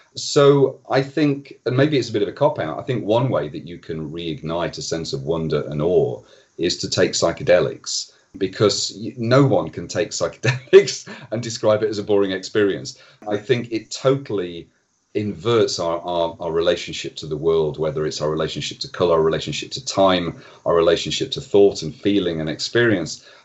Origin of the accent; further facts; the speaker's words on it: Doncaster, Yorkshire and the Humber, United Kingdom; I grew up in Doncaster in a family that weren't particularly interested in reading, you know, kind of just everyday interests of a middle-class Doncaster family, you know, kind of golfing and walking and stuff.